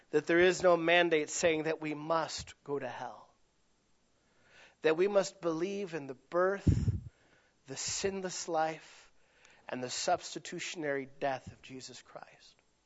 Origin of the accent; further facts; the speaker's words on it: Dearborn, Michigan, United States; born there; but I was born in Dearborn. Not a barn.